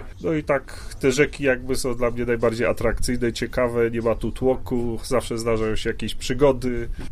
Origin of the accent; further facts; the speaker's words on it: Kraków, Lesser Poland, Poland; bo jesteśmy z Krakowa, więc mamy ze sobą swój element